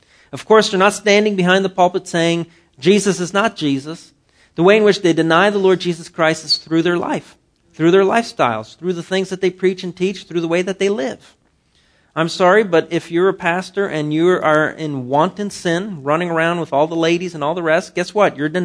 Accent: Ottawa, Ontario, Canada; You know, I grew up in Ottawa, the capital of Canada, and in winter, it is cold up there.

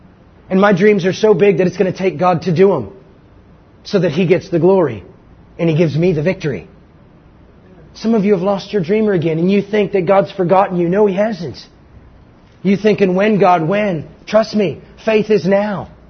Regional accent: California, United States; Was to go to USC. Because I was from Southern California.

